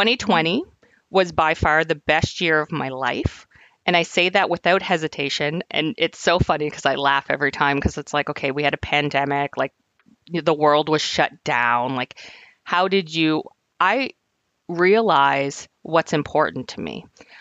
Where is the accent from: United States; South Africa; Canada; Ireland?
Canada; New Brunswick; also born or lived in Ontario; I'm originally from Ontario. That's where I was born. We moved here when I was young. So I consider myself like from New Brunswick